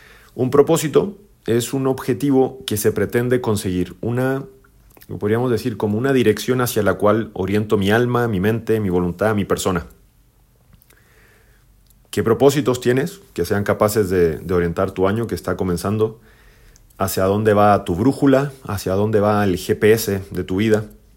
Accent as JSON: {"language": "Spanish", "country": "Chile", "said": "soy legionario de Cristo, chileno"}